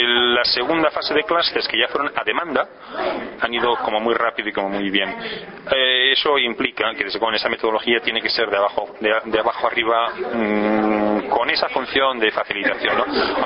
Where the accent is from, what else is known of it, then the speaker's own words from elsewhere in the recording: Basque Country, Spain; moved away; Como dato, yo vengo del País Vasco. En el País Vasco empezamos con los clústeres por a principios de los años 90.